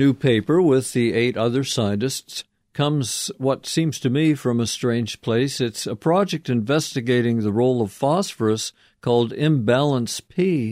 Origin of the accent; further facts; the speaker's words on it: Canada; and as a Canadian, I've heard about permafrost all my life